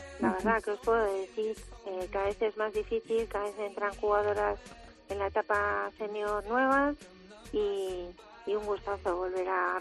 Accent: Madrid, Community of Madrid, Spain; tenemos la suerte de que somos las tres de Madrid.

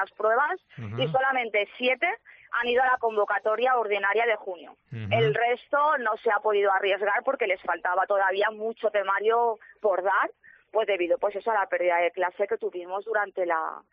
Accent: Paiporta, Valencian Community, Spain; Sí, nosotros somos de Paiporta.

